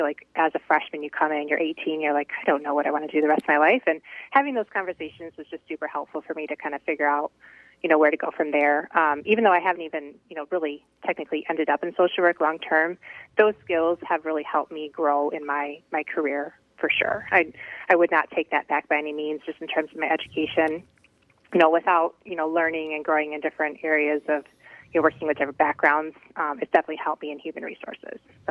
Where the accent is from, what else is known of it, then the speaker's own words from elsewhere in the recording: Lansing, Michigan, United States; Obviously, I'm from Lansing, so I'd say most of my family was MSU grads.